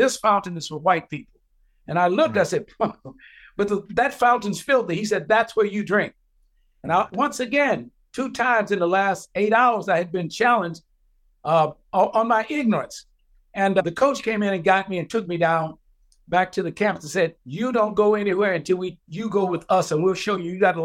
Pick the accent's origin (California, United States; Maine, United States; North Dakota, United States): California, United States; also born or lived in Colorado; I was coming from Colorado, having been raised in California, but now I was in Tennessee.